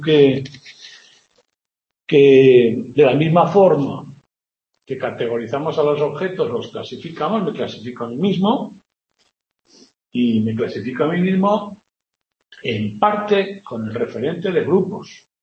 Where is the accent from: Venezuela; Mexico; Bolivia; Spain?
Spain; yo digo, yo soy español, bien.